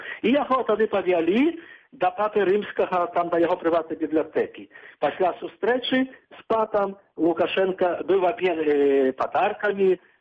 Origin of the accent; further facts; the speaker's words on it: Belarus; І я завжди там представлявся не як українець, а завжди як білорус.